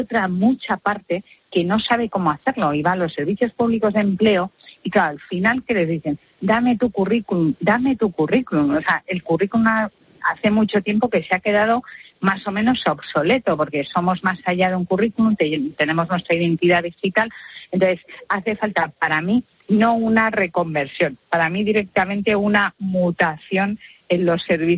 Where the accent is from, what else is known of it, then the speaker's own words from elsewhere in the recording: Palencia, Castile and León, Spain; yo que soy de provincias, de Palencia, con P